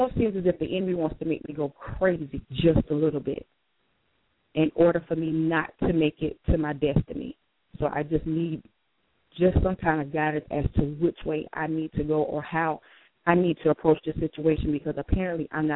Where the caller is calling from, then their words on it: South Carolina, United States; Yes, I'm calling from South Carolina, but I just need a little direction right now.